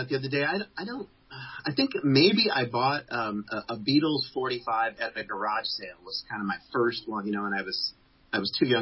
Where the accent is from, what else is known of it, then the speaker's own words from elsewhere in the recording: Champaign, Illinois, United States; I grew up in Champaign, Illinois, right?